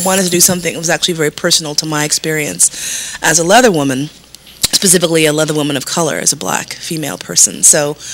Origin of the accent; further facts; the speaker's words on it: New York City, New York, United States; now in Los Angeles, United States; I'm actually from New York. I was born in New York City, in New York Hospital, so I'm a double New Yorker rising. That's my sign. I left New York to move to L.A.